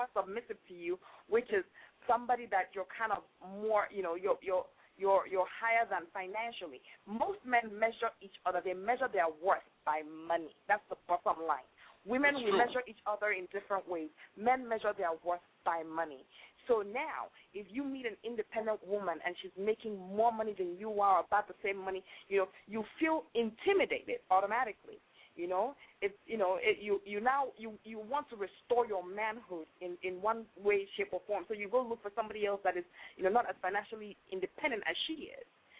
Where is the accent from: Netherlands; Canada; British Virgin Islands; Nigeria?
Nigeria; now in North Carolina, United States; Excuse me. I'm from Nigeria.